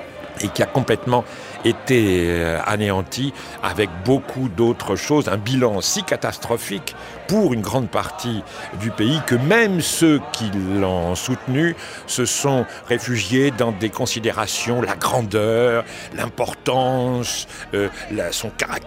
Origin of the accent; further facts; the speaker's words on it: France; et puis ensuite chez nous en France au cours des années 80